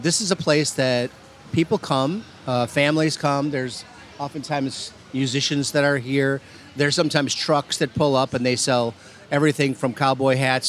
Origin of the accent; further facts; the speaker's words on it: Midwest, United States; fortunately for me, growing up in the Midwest, even though we don't have a 12-month growing season like in the American South, we did have our beautiful summers.